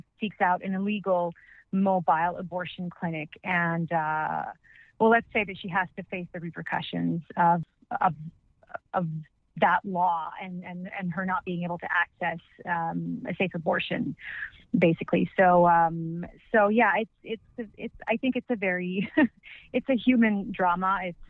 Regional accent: Montreal, Quebec, Canada; also born or lived in Alberta / Toronto; I grew up mostly, in Canada, but I was in Montreal. I was born in Montreal, and then... I lived in Alberta for a while and in Toronto. So I moved a lot when I was younger, but I've been in Montreal for about 20 years now.

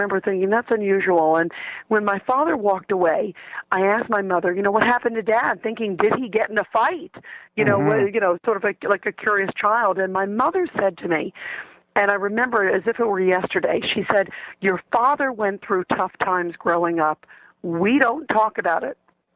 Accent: Connecticut, United States; we grew up in Connecticut, but we were camping in Maine for the summer

